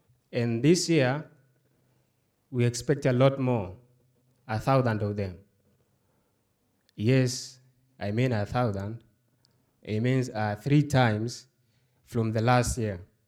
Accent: Tanzania; I am from Tanzania, based in Dar es Salaam.

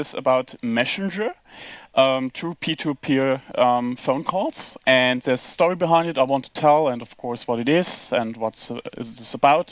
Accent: Berlin, Germany; I'm from Berlin. I'm a software programmer, as I guess a lot of people here.

